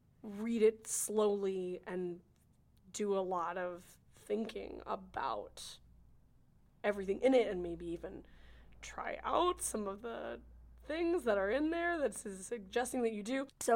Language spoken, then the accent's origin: English; California, United States; I'm from California, so I have like a high tolerance for like a certain kind of like